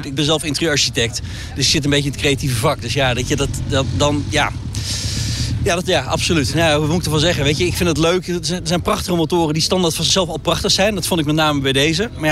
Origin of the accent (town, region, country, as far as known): Naarden, North Holland, Netherlands